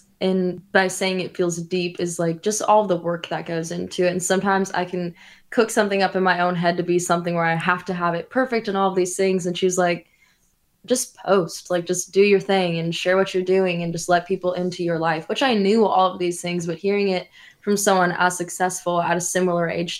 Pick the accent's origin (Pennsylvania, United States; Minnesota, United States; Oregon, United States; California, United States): Minnesota, United States; born there; when it comes to Minnesota, I can't do it. It's my birthplace.